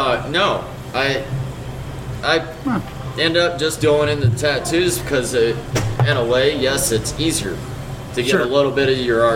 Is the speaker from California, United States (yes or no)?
no; Indiana, United States; I grew up in Indiana, kind of spread out here and there, you know.